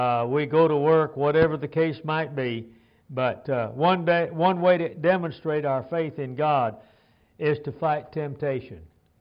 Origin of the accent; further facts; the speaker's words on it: Lima, Ohio, United States; When I was raised in Lima, Ohio, it was a new subdivision.